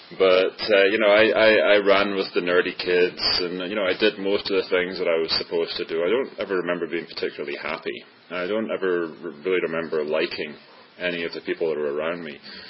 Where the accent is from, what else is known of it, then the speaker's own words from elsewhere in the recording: Scotland, United Kingdom; So, I was born and raised in Scotland